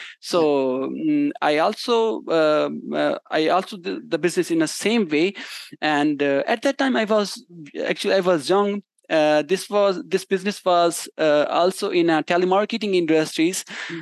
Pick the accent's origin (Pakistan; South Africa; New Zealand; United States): Pakistan; I'm from Pakistan.